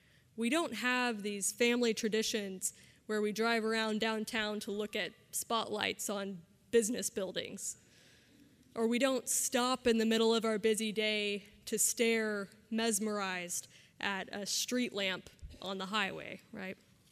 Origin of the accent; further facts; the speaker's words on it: San Antonio, Texas, United States; For me, I grew up in San Antonio, so our Christmas tradition was we'd go to the late night service downtown